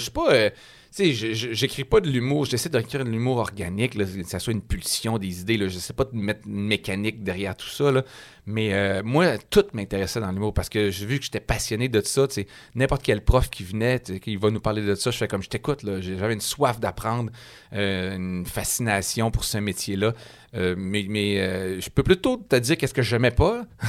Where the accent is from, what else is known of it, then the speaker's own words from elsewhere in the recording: Jonquière, Quebec, Canada; moi, je viens du Saguenay, je viens de Jonquière.